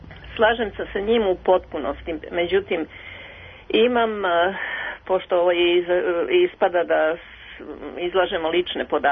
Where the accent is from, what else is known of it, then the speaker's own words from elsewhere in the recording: Belgrade, Serbia; moji su rođeni, ja sam odrasla u Beogradu. Sećam se Beograda, onog divnog 50. i 60. godina.